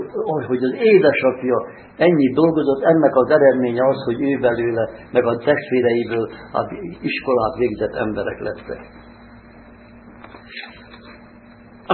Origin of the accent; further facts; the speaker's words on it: Košice, Košice Region, Slovakia; Kassaiak vagyunk mi is. Én úgy születtem negyediknek, hogy édesanyám a marhavagomba szoptatott.